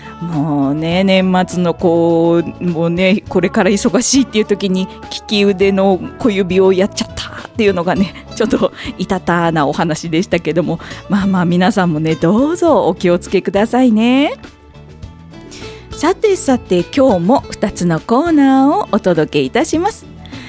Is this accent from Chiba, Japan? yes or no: yes; Chiba, Japan; 千葉県生まれ千葉県育ちの私がいろんな切り口から紹介していきます。